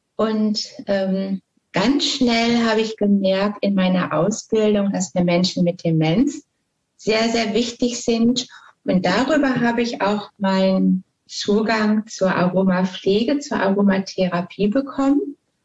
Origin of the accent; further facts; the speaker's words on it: North Rhine-Westphalia, Germany; Ich komme also aus dem Ruhrpott und das war in Wuppertal.